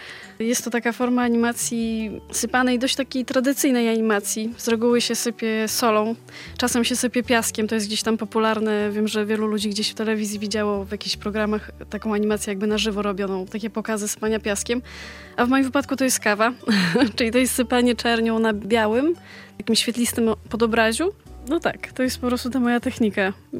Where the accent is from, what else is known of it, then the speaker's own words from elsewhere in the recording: Podlaskie Voivodeship, Poland; wyjechałam z rodzinnego Podlasia na 2 miesiące do Wrocławia